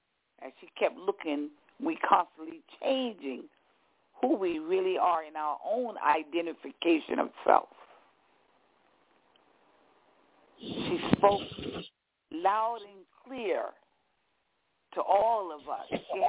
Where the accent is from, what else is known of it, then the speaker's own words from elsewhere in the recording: Harlem, New York, United States; And I kept saying, I'm from Harlem. And she said, yes, Harlem is your royal court.